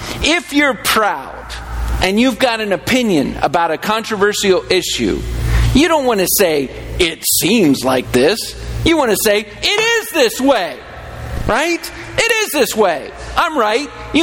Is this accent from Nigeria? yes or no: no; the South, United States; Okay, I grew up in a Baptist church. Most of you did as well because we're from the South.